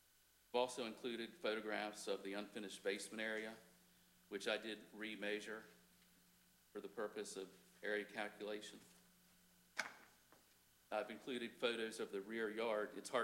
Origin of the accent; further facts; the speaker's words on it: Seaford, United States; I'm born and raised in Seaford for 3 generations.